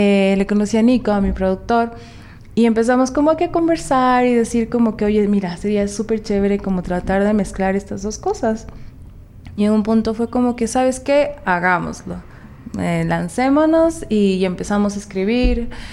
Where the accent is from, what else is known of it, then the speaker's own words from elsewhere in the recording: Ibarra, Imbabura, Ecuador; obviamente mis raíces del Valle del Chota siempre han estado ahí. Yo nací, crecí en Ibarra, pero yo iba todos los fines de semana, en vacaciones, siempre al Valle del Chota, a estar con mis abuelos y mi familia en general.